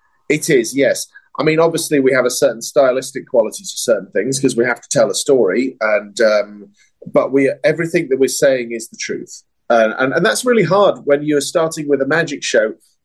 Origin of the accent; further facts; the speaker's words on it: England, United Kingdom; Funnily enough, I hardly ever work in England. I seem to spend more of my time working abroad than I do in my home country.